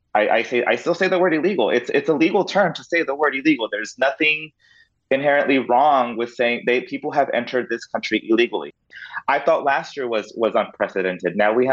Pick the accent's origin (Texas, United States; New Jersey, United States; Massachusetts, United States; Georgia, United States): Texas, United States; Del Rio; I grew up in Del Rio and, you know, we had illegal crossers and a lot of them were just Mexican men at the time. This was back in the late 90s, early 2000s.